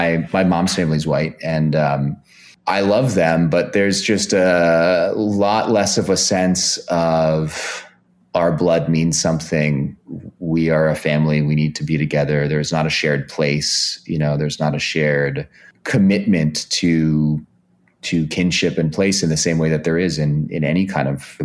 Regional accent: California, United States; So I grew up in the Bay Area

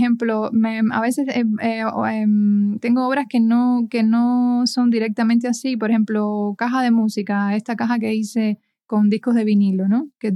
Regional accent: Cuba; como cubana, siempre la vía más fácil era criticar el sistema, ¿no?

